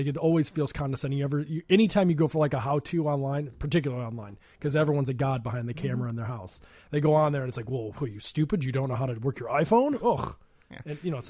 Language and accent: English; Chicago, Illinois, United States; Well, I'm from here.